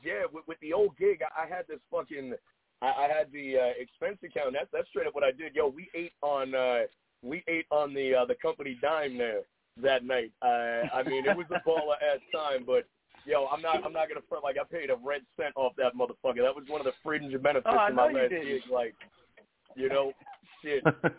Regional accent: New York, United States; also born or lived in Long Island; I was born on Long Island, grew up all over the five boroughs in upstate New York.

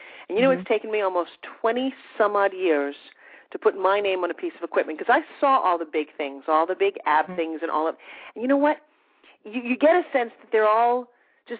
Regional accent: Oceanside, New York, United States; Okay, because I grew up in Oceanside, Long Island, because I grew up talking a lot like you did, but it didn't work for my sales career.

